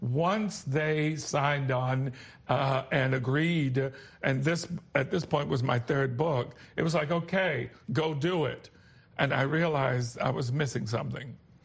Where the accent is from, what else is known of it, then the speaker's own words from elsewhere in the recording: South Carolina, United States; I grew up in Gullah Geechee community, Gullah Geechee culinary experience.